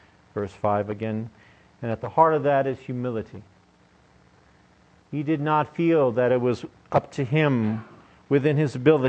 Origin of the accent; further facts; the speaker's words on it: United States; I'm so glad that I'm an American. I'm so grateful, so blessed.